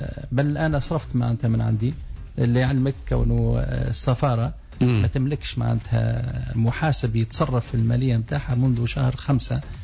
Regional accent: Tunisia; لأنه احنا توا نجيب بعض الإدارات عندنا في تونس

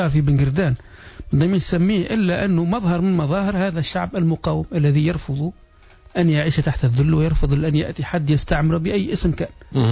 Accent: Tunisia; أنا واحد من الناس كتونسي حامل الجنسية التونسية

